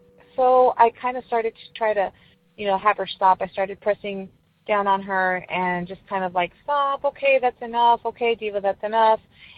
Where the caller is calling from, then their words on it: El Paso, Texas, United States; I'm calling from El Paso, Texas.